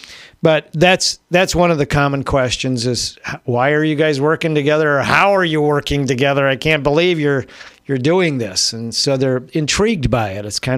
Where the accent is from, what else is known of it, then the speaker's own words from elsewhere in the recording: Richland Center, Wisconsin, United States; Because Tom is, you know, from Madison. I'm from Richland Center.